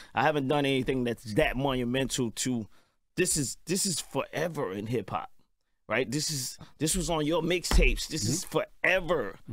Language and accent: English; Atlanta, Georgia, United States; And then I'm from the South. I represent Atlanta, right, to the fullest.